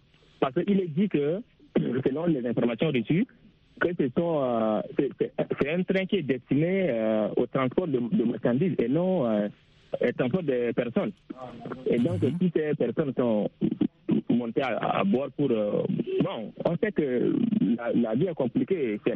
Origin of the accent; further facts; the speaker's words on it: Chad; now in Cameroon; Beaucoup en Afrique parce que je suis au Cameroun, mais je suis tchadien.